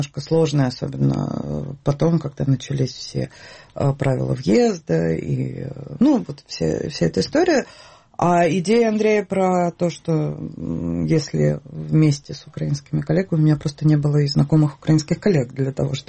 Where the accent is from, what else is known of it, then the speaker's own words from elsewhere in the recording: Russia; вроде как я из России приезжаю в Крым